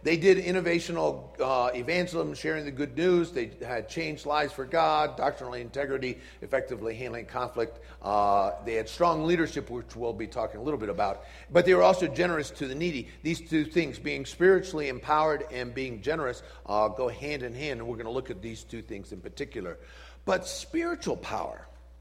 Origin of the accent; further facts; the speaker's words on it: Washington, D.C. area, United States; When I was a kid growing up outside Washington, D.C., we were not allowed to cross the district line.